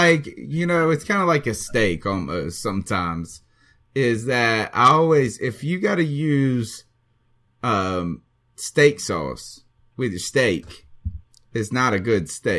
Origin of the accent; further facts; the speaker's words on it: the South, United States; they like a little ranch with their pizza because we're from the South.